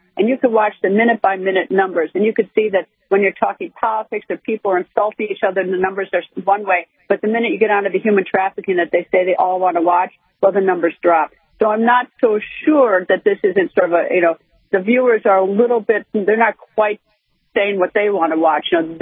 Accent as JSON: {"language": "English", "region": "Wisconsin", "country": "United States", "tie": "born or raised there", "said": "I grew up next door in Wisconsin."}